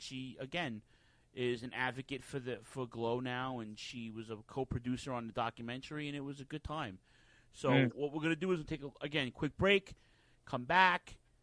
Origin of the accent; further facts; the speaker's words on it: Northeast, United States; the thing is I grew up on the Northeast. Dave and I did.